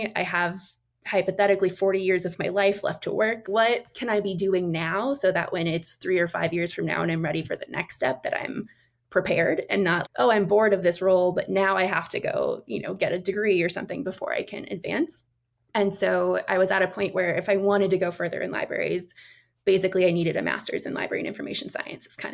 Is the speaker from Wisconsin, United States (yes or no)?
yes; Wisconsin, United States; moved away as an adult; where I moved originally from Wisconsin. So I moved from Wisconsin to Central Texas